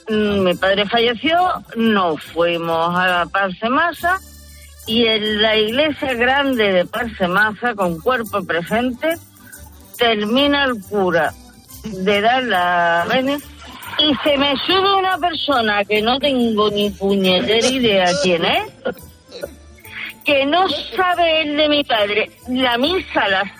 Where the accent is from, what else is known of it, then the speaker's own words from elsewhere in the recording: Málaga, Andalusia, Spain; soy andaluza malagueña